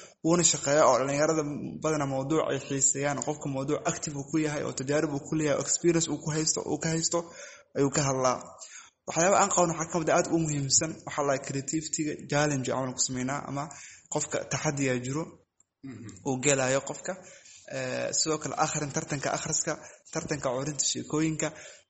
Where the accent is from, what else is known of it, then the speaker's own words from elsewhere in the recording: Kenya; asalkay waxaan ka imaaday Kenya ahay, dadka dhalinyarada qaxootiga wax ku soo bartaa ahay.